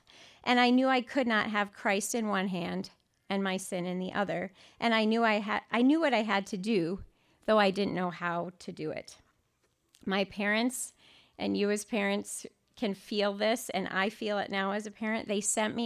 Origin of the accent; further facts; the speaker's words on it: Luxembourg; moved away as an adult; now in United States; I grew up in Luxembourg, tiny little country in Europe. And as a missionary kid, my parents are church planners. My dad is a pastor in an English-speaking international church over there. I moved to the United States when I was 19